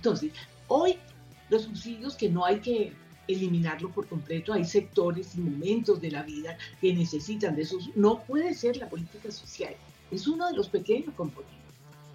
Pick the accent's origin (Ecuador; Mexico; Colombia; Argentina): Colombia; Caribbean Region; Mire, yo soy costeña.